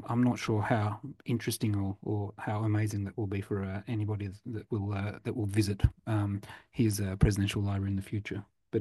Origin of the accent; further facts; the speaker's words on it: Australia; now in Singapore; Rodney, you and I live in Singapore. I'm from Australia